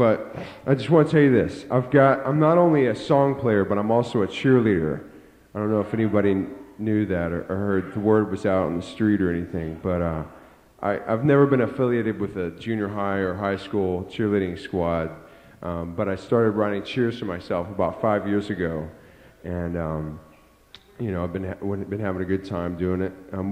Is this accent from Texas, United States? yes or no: yes; Fort Worth, Texas, United States; Did you hear me say … from Fort Worth, Texas?